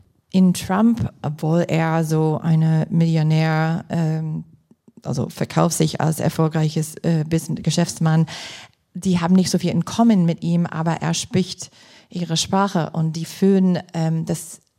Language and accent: German; Green Bay, Wisconsin, United States; German is a second language; war gerade mit einer Freundin aus Green Bay, wo ich herkomme